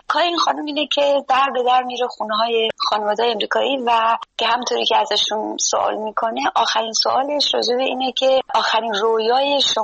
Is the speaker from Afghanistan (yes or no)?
no; Iran; now in United States; تجربه خود من در امریکا به عنوان یک هنرمند، به عنوان یک ایرانی